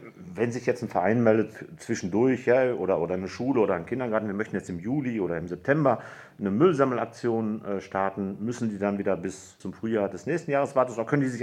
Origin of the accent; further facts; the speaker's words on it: North Rhine-Westphalia, Germany; wie wir Sauerländer fragen